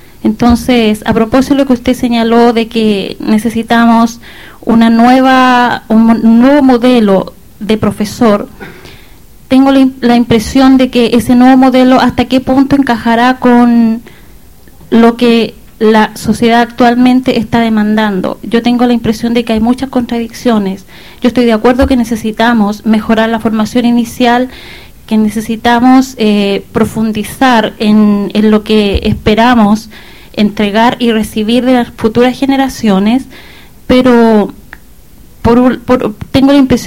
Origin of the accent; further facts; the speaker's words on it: Chile; now in Barcelona, Spain; Yo soy chilena, soy profesora y en este momento me encuentro realizando un estudio de posgrado aquí en la Universidad de Barcelona.